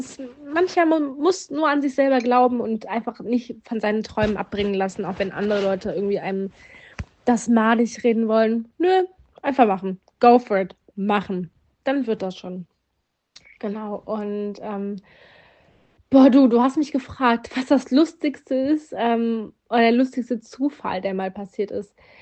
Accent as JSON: {"language": "German", "region": "North Rhine-Westphalia", "country": "Germany", "tie": "born there", "lives_now": "Berlin, Germany", "said": "ich wohne noch nicht schon immer in Berlin. Ich wohne seit 2016 in Berlin. Ich komme gebürtig aus der Eifel, aus NRW, Nähe Köln."}